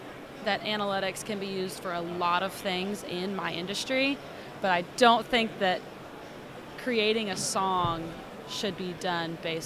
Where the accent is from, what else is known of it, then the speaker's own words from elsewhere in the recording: Houston, Texas, United States; now in Nashville, United States; I'm from Houston, Texas, and I grew up in the Southern hospitality, really family-oriented vibe.